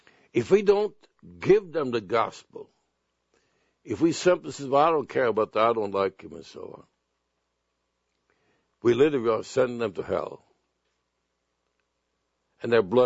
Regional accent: Sweden; moved away as an adult; I was born in Sweden. I lived until I was about 22 years old. And there's one thing in Sweden that I never did like, and that is called jealousy.

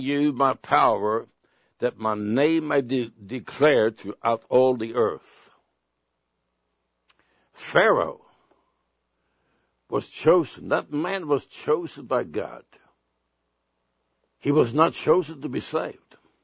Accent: Sweden; first language Swedish; English is a second language; Now, my native language is Swedish. That's the language I learned as a baby and a young child. And I also got a special dialect from the area where I come from that I really can't get rid of.

